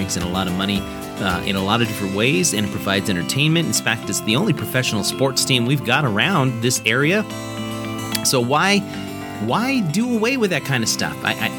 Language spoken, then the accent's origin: English; Salem, South Carolina, United States; I'm here in South Carolina, the Golden Corner, as they call it. I grew up in Salem, South Carolina. That's where I spent my childhood.